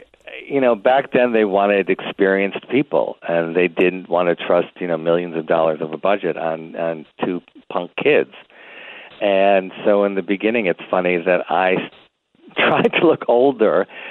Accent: Detroit, Michigan, United States; And I'm from Detroit area and very Midwest.

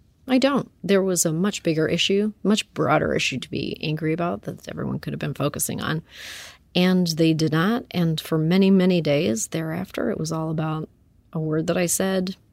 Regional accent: Canada; I come from Canada. We don't care about the C word there.

